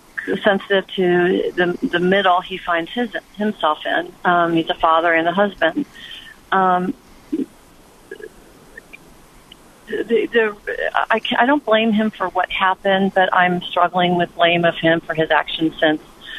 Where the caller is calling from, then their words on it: Dallas, Texas, United States; So I am calling you from Dallas.